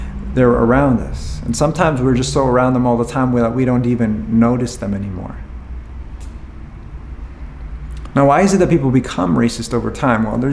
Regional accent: Honduras; And so he proceeded to ask me, hey, where are you from? I told him I'm from Honduras.

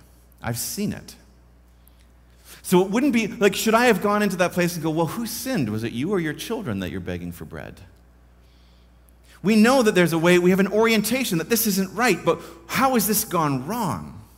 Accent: Vancouver, British Columbia, Canada; also born or lived in Ontario / Toronto; Like in Vancouver, if I'm lost, and I'm not because I grew up in Vancouver, but I always knew, look north, that's the mountains.

